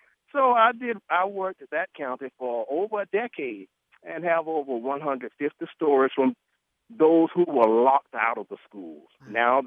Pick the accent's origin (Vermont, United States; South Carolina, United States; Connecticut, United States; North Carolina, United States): South Carolina, United States; Like, I came from South Carolina, where I'm from.